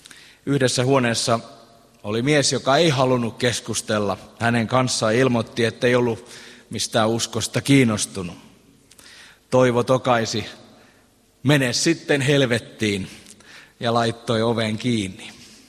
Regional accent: Eura, Satakunta, Finland; born there; also born or lived in Keminmaa / Liminka; now in Pori, Finland; Eurasta olen syntyisin. Pitkän pätkän olin tuossa pohjoisessa seurakuntapappina Oulun hiippakunnassa Keminmaalla ja ensin hetken Limingassa, mutta 16 vuotta siellä.

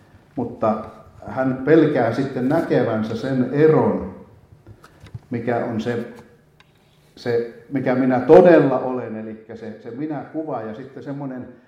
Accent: Kälviä, Central Ostrobothnia, Finland; Käläviällä oli semmoinen sanonta, olen siis sieltä kotoisin

